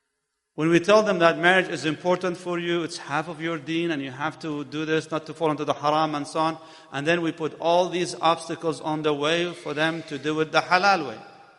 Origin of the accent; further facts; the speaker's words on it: Dallas, Texas, United States; You see, I come from Dallas.